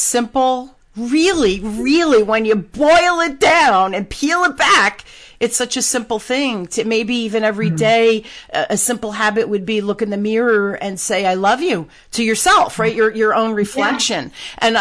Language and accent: English; New Jersey, United States; I grew up on the Jersey Shore. You know, my parents bought a house on the water when I was 5 years old.